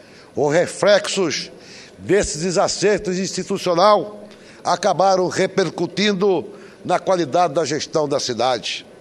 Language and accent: Portuguese; Várzea Grande, Mato Grosso, Brazil; gostaria apenas de expressar minha profunda fé nos destinos da minha cidade natal. Várzea Grande não é uma ilha, um terreno.